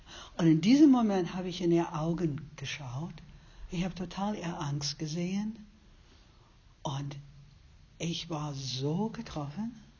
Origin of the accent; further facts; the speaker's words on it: New York, United States; German is a second language; ich bin in der South Bronx aufgewachsen.